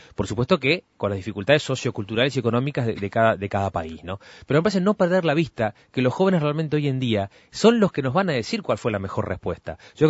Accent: Lascano, Rocha, Uruguay; soy oriundo de Lascano, como se dice así, un saludo a mis coterráneos de Lascano y de Rocha.

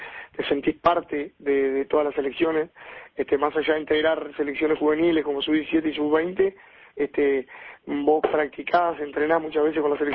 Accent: Uruguay; now in Argentina; porque como uruguayo y como viviendo el fútbol de la manera que la vivimos

